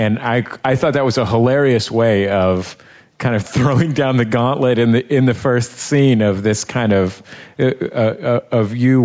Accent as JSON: {"language": "English", "town": "San Francisco", "region": "California", "country": "United States", "said": "We were talking about Berkeley, and I'm from San Francisco, and you know, you went to UC Berkeley."}